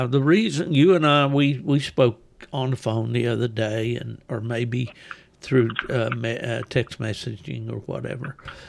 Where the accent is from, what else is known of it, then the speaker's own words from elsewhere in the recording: West Virginia, United States; growing up in West Virginia, you know, there was up at Glenville, West Virginia, was a guy named Avon Ellison that bred, you know, some old line blue ticks.